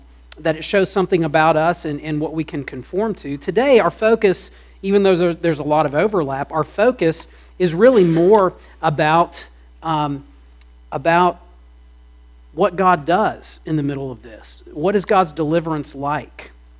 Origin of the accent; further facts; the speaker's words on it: Ohio, United States; Growing up in Ohio, tornadoes were not uncommon